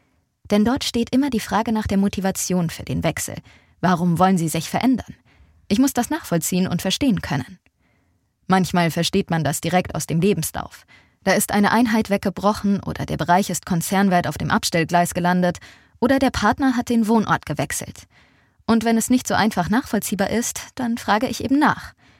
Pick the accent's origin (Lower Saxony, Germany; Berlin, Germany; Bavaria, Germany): Bavaria, Germany; Munich; ich bin und bleibe Münchnerin